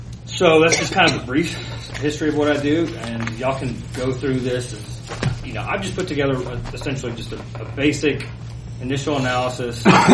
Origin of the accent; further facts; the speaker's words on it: Sweetwater, United States; Sweetwater.